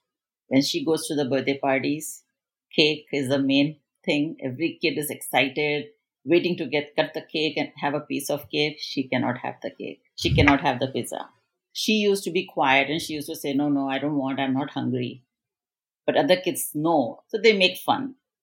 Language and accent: English; India; And being Indian, roti, that's as kind of base in our meal.